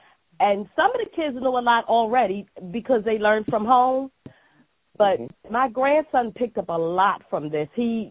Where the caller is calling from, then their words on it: Pennsylvania, United States; I'm from Delaware County. Originally, I was from the 51st Ward also.